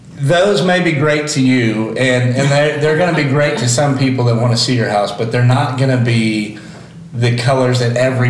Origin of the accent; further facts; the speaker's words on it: Monticello, United States; So I grew up here. I'm kind of partial to Monticello. And I think everybody that grew up in Monticello has to have a love for Filippo's Pizza myself.